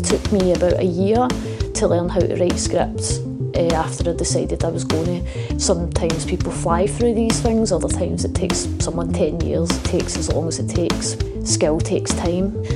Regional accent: Glasgow, Scotland, United Kingdom; In terms of being Glaswegian, writers having a voice, we're so multi-talented, multicultural, we've got so much history

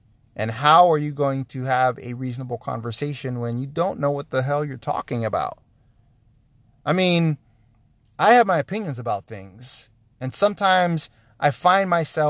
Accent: United States; But as an American, like, this is my country. This is my nation.

